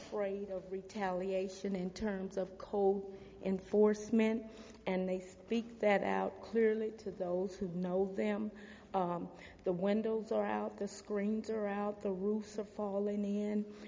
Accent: Dallas, Texas, United States; I'm from West Dallas. … I'm a retired veteran.

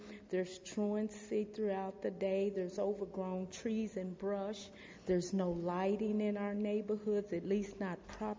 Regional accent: Dallas, Texas, United States; I'm from West Dallas. … I'm a retired veteran.

